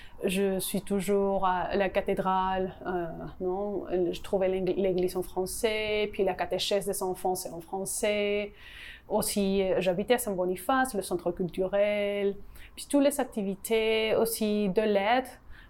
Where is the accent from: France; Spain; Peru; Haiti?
Peru; French is a second language; Parce que nous, on vient du Pérou.